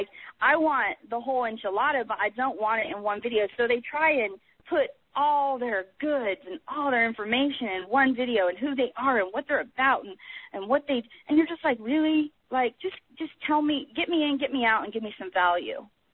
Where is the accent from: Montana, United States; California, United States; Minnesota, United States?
California, United States; I speak Spanish, and I grew up in California, so that pretty much makes me qualified.